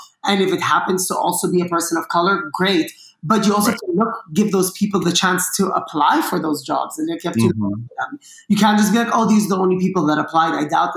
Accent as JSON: {"language": "English", "region": "Dubai", "country": "United Arab Emirates", "tie": "born or raised there", "lives_now": "United States", "said": "I grew up in Dubai. I've never thought I was going to be living in America."}